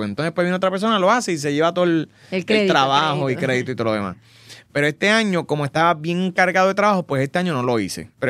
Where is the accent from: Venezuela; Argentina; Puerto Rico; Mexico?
Puerto Rico; Ponce; porque soy de Ponce.